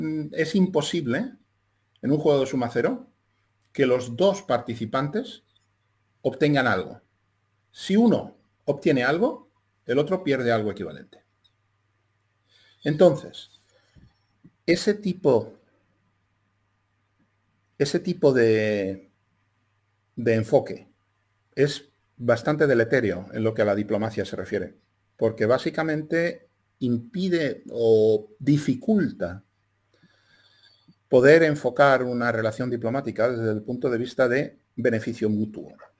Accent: Spain; A ver, yo soy español.

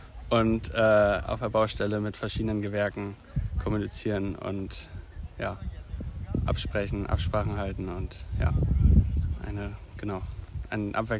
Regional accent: Rostock, Mecklenburg-Vorpommern, Germany; moved away as an adult; now in Mainz, Germany; Ich komme aus Rostock, also genau von der Ostsee und ja, ich wollte einfach mal weg und vielleicht mal was anderes erleben.

